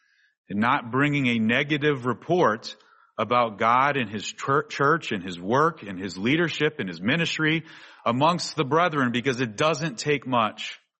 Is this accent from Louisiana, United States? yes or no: yes; New Orleans, Louisiana, United States; At that time, I was growing up in New Orleans, Louisiana.